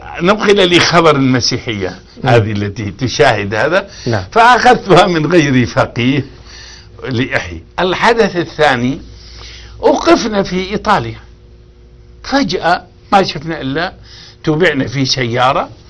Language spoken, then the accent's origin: Arabic; Libya; ذابت أنا ليبي